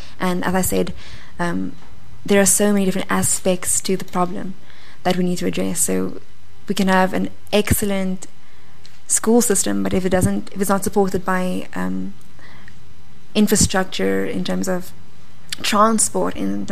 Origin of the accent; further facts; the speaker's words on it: South Africa; we as South African and as people invested in improving the education of our country is that we need to work harder at leveling the playing ground.